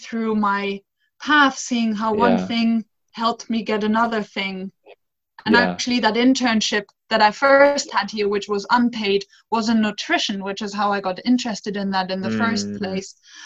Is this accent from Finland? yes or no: yes; Finland; English is a second language; I come from Finland.